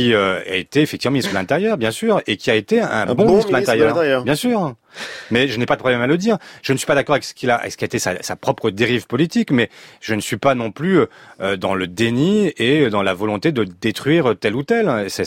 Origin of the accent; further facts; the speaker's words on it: Savigny-le-Temple, Île-de-France, France; moi je suis un élu de la Grande Couronne. Je suis de Savigny-le-Temple.